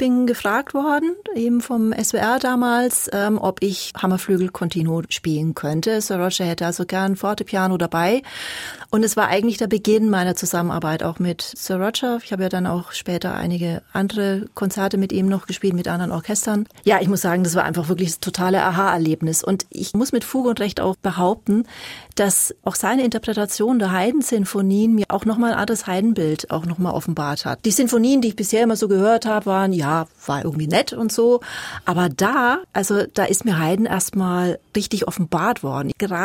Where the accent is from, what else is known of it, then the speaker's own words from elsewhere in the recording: Nuremberg, Bavaria, Germany; Ich stamme ja aus Nürnberg und insofern war das natürlich schön, dass ich auch mal in der Nähe meiner Heimat zumindest mit Norrington musizieren konnte. Wobei Bamberg ist ja Oberfranken, ja. Also ich komme ja aus Mittelfranken.